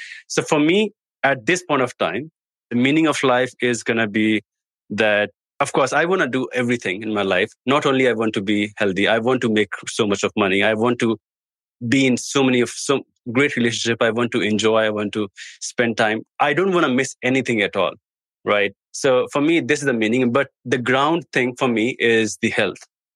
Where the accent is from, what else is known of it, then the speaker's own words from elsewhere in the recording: India; I'm from India.